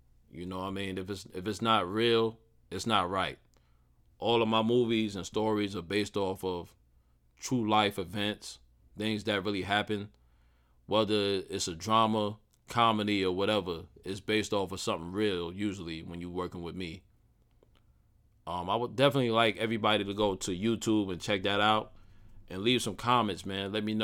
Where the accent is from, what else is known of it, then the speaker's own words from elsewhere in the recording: New York City, New York, United States; I grew up in Southside, Jamaica, Queens. 40 Projects to be exact. Shout out to 40 Projects. 10930, we on the map.